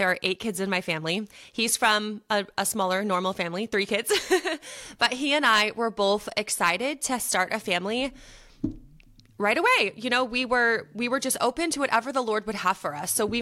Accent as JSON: {"language": "English", "region": "Texas", "country": "United States", "said": "So like you said … from Texas over here in the US."}